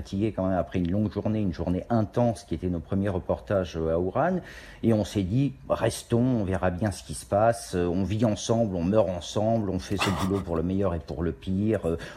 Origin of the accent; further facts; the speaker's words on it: France; je viens de Wuhan, c'est quand même l'antre du diable et toujours considéré comme tel, même en Chine. Je suis français